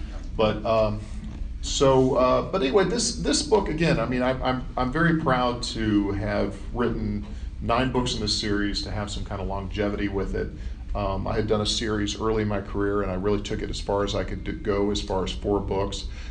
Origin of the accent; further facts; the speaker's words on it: Alabama, United States; when I grew up in Alabama, and I was in Alabama in high school and in college